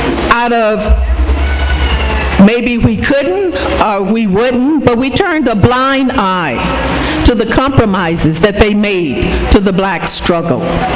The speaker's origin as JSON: {"language": "English", "town": "Houston", "region": "Texas", "country": "United States", "tie": "born or raised there", "said": "You know, when I was young and growing up in Houston, Texas, my parents, well, and all the grown-ups, as a matter of fact, my whole neighborhood, voted Democratic."}